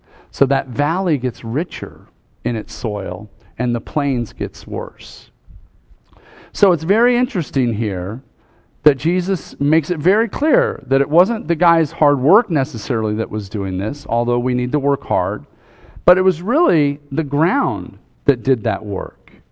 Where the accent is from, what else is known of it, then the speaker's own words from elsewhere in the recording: Montana, United States; I grew up in Montana, lots of agriculture there.